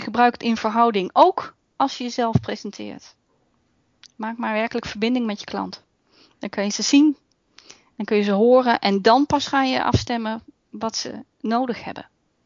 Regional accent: The Hague, South Holland, Netherlands; ik kom oorspronkelijk uit Den Haag

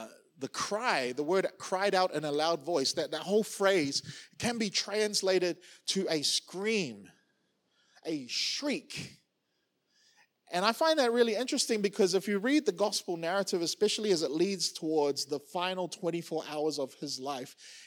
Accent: Auckland, New Zealand; when I was growing up in Auckland, New Zealand, some of you may remember this.

